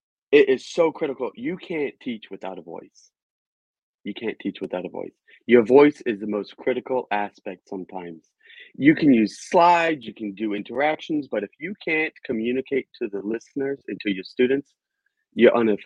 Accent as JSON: {"language": "English", "region": "Virginia", "country": "United States", "tie": "born or raised there", "said": "Well, I am an American. I was born and raised in Virginia and always desired to be involved with helping people."}